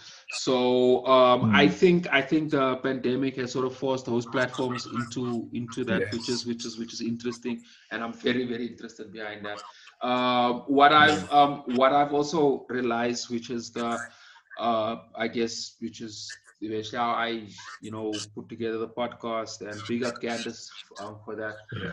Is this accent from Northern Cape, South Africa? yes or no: yes; Kimberley, Northern Cape, South Africa; I know in my hometown, drive-ins was a big part of Kimberley nostalgia from the 90s. I know I certainly grew up with it.